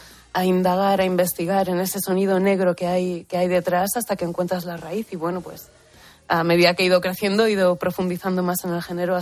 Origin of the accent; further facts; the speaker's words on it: Galicia, Spain; moved away as an adult; now in Madrid, Spain; yo como soy una enamorada del género de toda la vida y soy gallega, pues me mudé a Madrid.